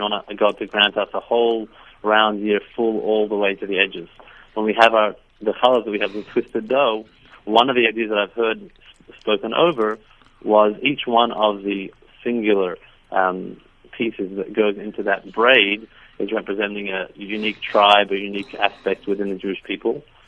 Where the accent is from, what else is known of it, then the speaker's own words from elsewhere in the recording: Sydney, New South Wales, Australia; I come from Sydney, my hometown in Australia.